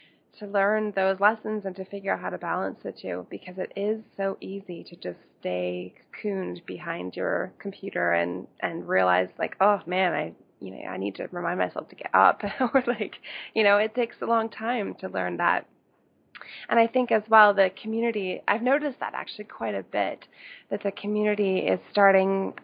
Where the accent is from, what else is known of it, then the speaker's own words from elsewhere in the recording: Ontario, Canada; Yes, I'm from Ontario, and I live in a region called Muskoka, which is. It's a largely seasonal community, but I live here full time.